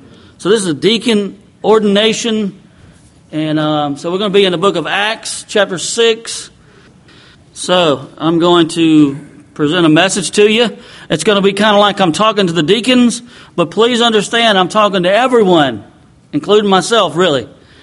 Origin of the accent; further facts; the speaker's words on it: United States; As an American, Father, I ask you, forgive us of our sins.